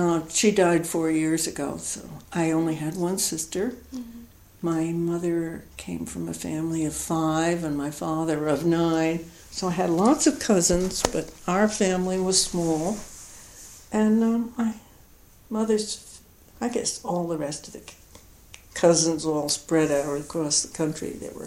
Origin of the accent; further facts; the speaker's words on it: New Brunswick, New Jersey, United States; Yeah, we got a house in a little housing development that was going to be much bigger, but it stopped at the war just in the 1940s, and that was the end of the development.